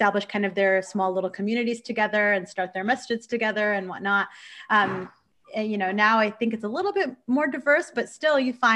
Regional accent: Michigan, United States; Well, I grew up in Michigan. My parents are immigrants from Syria. And, my parents came in the 70s. And so I'm an 80s child that grew up in Michigan.

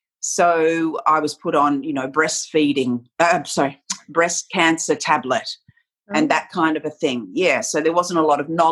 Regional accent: Australia; I grew up in Australia that was very void of multiculturalism as such. So I was very aware of my culture, my Middle Eastern Palestinian side

